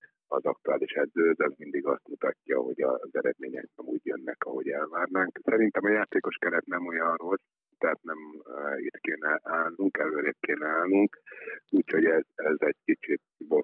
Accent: Pestszentlőrinc, Budapest, Hungary; Hát igen, azt gondolom, hogy én Lőrincen nőttem fel a pályától körülbelül egy olyan, talán másfél kilométerre

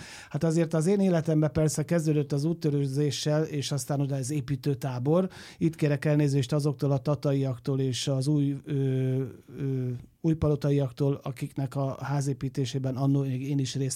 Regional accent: Zala, Hungary; én zalai gyerek vagyok

